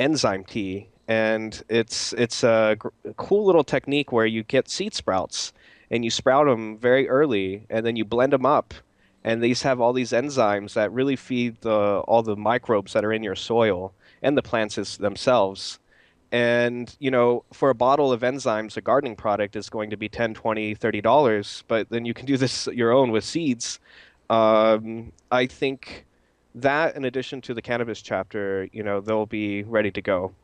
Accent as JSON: {"language": "English", "country": "United States", "tie": "born or raised there", "lives_now": "Germany", "said": "I'm American, I think you can hear that, and I grew up in America"}